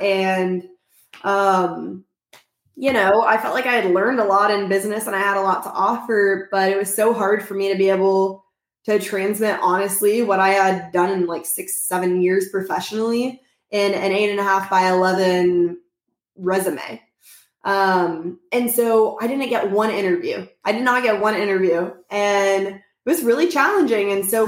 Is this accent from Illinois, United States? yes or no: no; Oklahoma, United States; I'm from Oklahoma originally, and I knew her from like 15 years ago in Oklahoma.